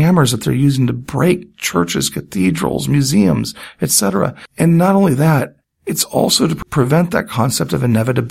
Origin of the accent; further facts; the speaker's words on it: United States; As an American, I can go in there and people immediately want to know, who am I?